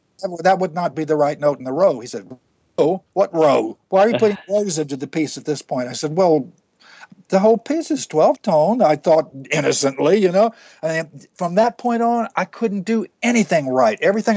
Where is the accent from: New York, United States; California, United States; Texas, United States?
Texas, United States; Well, I grew up in Texas